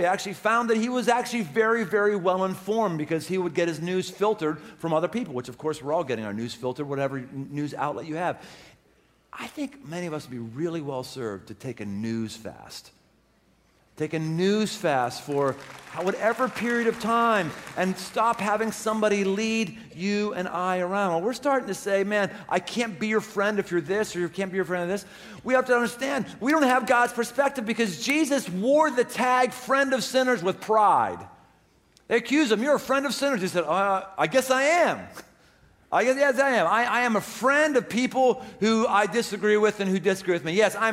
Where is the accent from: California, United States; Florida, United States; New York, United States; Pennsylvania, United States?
Pennsylvania, United States; Pittsburgh; Now, having been from Pittsburgh, born and bred in Pittsburgh for 30 years, and now a Bengals fan, I might add, I have a broad perspective.